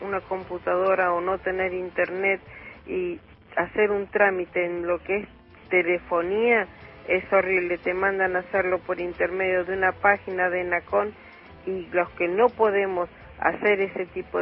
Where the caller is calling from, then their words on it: Mendoza, Argentina; de Mendoza.